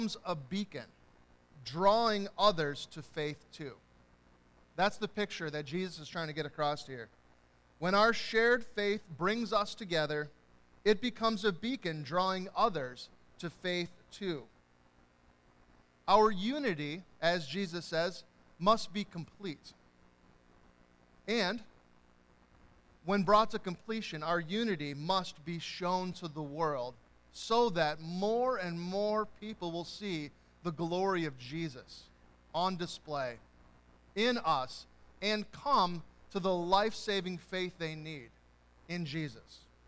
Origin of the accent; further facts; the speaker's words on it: Midwest, United States; We're from the Midwest. We might want to be nice.